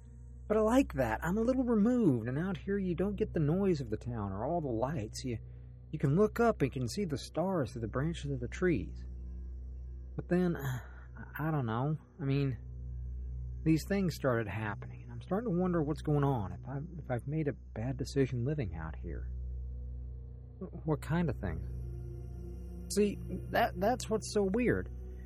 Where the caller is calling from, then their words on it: Kentucky, United States; I'm calling from Southern Kentucky.